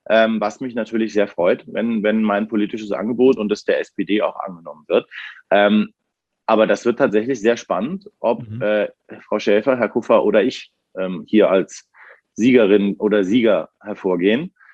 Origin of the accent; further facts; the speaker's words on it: Bavaria, Germany; also born or lived in Berlin; Ich bin aber schon seit quasi frühester Kindheit im Bayerischen Wald in der Oberpfalz aufgewachsen.